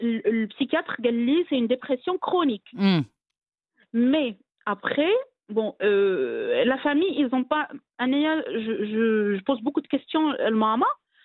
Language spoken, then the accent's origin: French; Khemisset, Rabat-Salé-Kénitra, Morocco; moved away as an adult; j'ai eu mon bac Armisec. C'est une petite ville. J'ai quitté Khmisat, je suis partie à Casablanca pour mes études